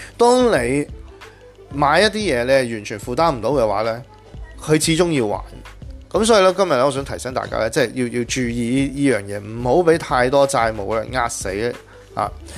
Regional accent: Hong Kong; 咁我哋香港人系兴，即系有一个咁嘅 concept 嘅

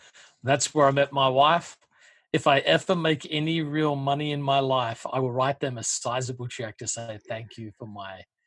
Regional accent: Australia; moved away as an adult; now in United States; No, I'm originally from Australia, but I actually came to the States to go to school in Georgia.

